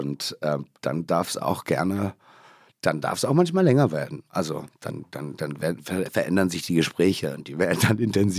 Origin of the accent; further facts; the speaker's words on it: Germany; ich bin nicht nur schöner als du, ich bin Deutscher und zahle weniger für einen Döner als du.